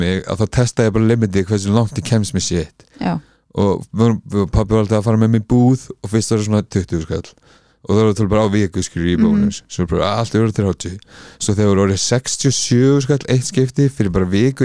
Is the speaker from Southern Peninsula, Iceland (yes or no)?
yes; Sandgerði, Southern Peninsula, Iceland; moved away as an adult; og ég ættaður úr Sangeri á þegar það fyrst 24 árin í lífinu mínu og ég flutti þaðan